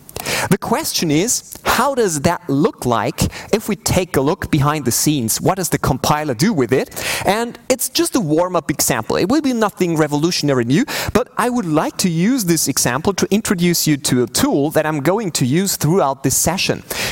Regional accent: Austria; I come from Austria. I have a small company there.

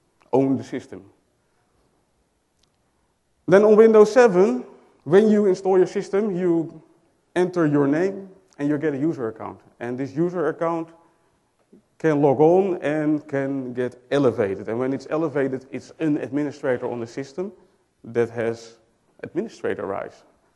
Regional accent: Netherlands; English is a second language; I'm from the Netherlands, so excuse me for my accent, I can't help it.

